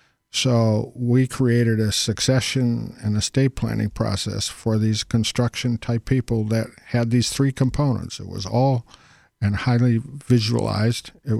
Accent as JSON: {"language": "English", "region": "Massachusetts", "country": "United States", "also_born_or_lived": "Baltimore", "said": "No, I was from Massachusetts originally, and then moved to Baltimore, and then was up there for some time, and then now I'm down here."}